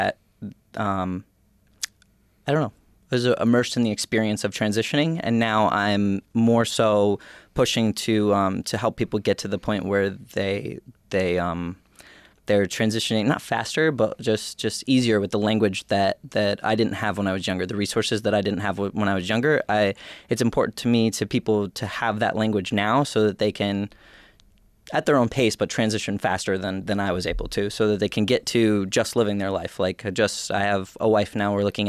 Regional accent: Oneonta, New York, United States; I literally have driven guys 3 hours to my hometown in Oneonta

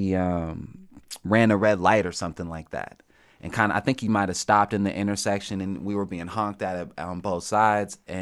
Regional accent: United States; We grew up in a nice house. I grew up in Capitol Hill. I grew up, with a lot of friends on my block and friends in my neighborhood, and could, you know, walk anywhere in my neighborhood, ride my bike.

